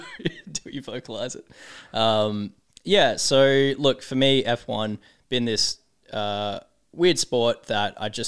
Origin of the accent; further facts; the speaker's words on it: Adelaide, South Australia, Australia; But it's a shame that it's not in Adelaide, because I love South Australia and it's my hometown.